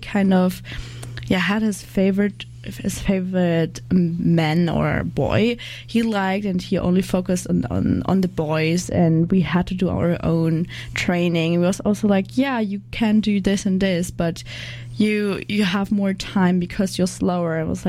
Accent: Germany; because I'm from Germany

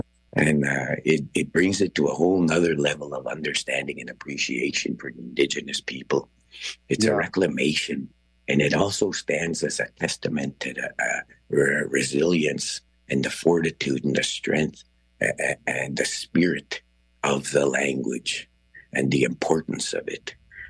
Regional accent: Canada; I said, hello, and … I'm from the Satellite Cree Nation, and I'm very pleased and I'm grateful to be invited here to communicate and talk about our language.

